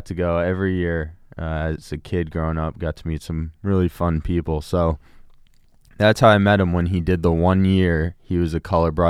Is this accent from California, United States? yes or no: no; New York City, New York, United States; Born and raised in New York City, and somehow I picked up country along the way.